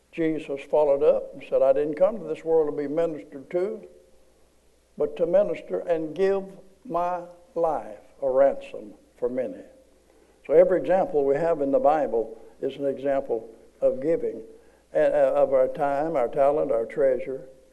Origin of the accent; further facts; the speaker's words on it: Arkansas, United States; born there; I was born in Arkansas. Hold the applause. I was born in Arkansas.